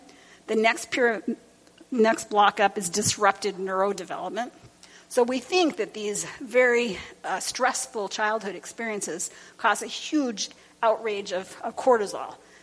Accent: California, United States; I wonder how this study would have come out if it had been done where I grew up near Los Angeles, in the gang neighborhood.

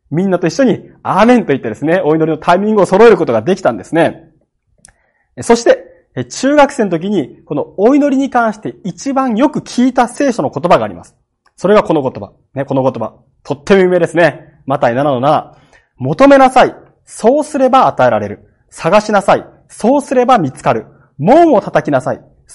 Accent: Kagoshima, Japan; born there; 鹿児島県で生まれたのはいいんです。

